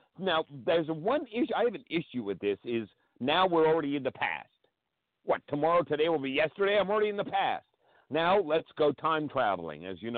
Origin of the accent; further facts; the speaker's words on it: Hanover, New Hampshire, United States; Chaz and I grew up in Hanover, New Hampshire together in high school.